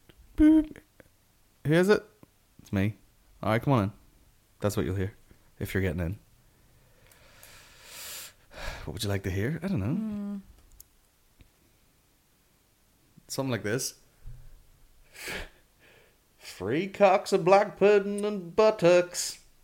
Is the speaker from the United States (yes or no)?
no; England, United Kingdom; I'm English.